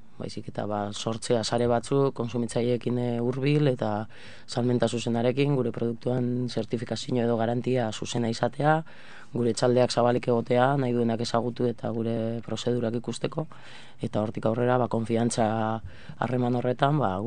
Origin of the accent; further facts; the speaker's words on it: Durango, Basque Country, Spain; Durangotik nator